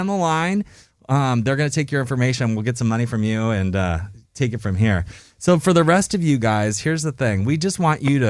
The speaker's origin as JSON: {"language": "English", "region": "California", "country": "United States", "tie": "born or raised there", "said": "I grew up in Orange County, go OC, and then through a million different moves and our chance meeting in Beijing, China."}